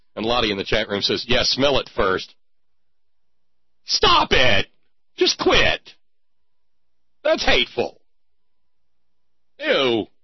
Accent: Alabama, United States; I was born and raised in Alabama, and I have no idea where Walsboro is.

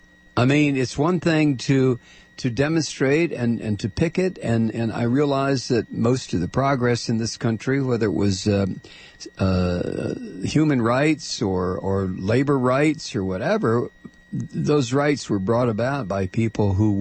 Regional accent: Toledo, Ohio, United States; You know, I grew up in Toledo, and it was just one hell of a city to grow up in. It was great back in the 50s. It was a feeder city for Detroit.

